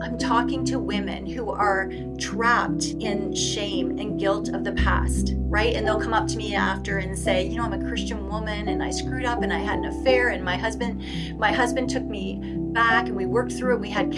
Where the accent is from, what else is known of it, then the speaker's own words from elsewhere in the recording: Canada; Well, I mean, I'm Canadian